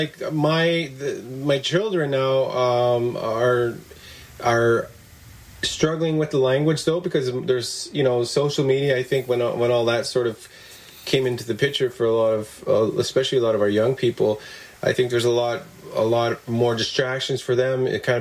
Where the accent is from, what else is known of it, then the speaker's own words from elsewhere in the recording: Attawapiskat, Ontario, Canada; I grew up here. I'm from the Attawapiskat First Nation, and I was raised by the Cree way. Spent most of my time with my grandparents as a boy growing up